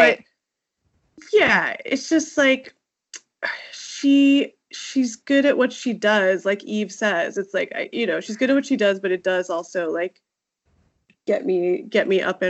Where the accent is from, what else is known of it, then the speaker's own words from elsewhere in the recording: Los Angeles, California, United States; like I grew up in Hollywood for like the first 5 years of my life before we moved to the Valley.